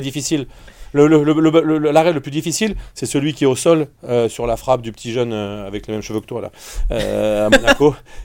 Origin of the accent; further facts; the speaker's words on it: Lyon, Auvergne-Rhône-Alpes, France; Moi, je suis lyonnais avant tout.